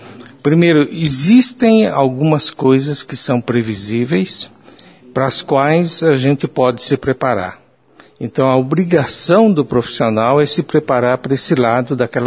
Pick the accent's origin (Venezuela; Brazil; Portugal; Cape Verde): Brazil; Maringá, Paraná; eu nasci numa cidade interior, cresci em Maringá, e na época que a minha família mudou-se para Maringá, Maringá é uma cidade sem energia elétrica, sem ruas pavimentadas, sem água encanada